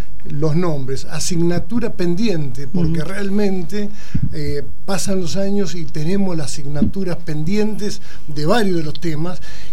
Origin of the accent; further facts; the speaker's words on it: Argentina; Pero quiero agradecerte como persona, pero también como argentino.